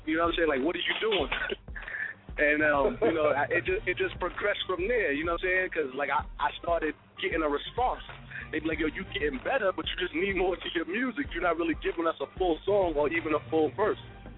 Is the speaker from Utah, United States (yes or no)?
no; Brooklyn, New York, United States; In the community where I grew up, I'm originally from Crown Heights, Brooklyn.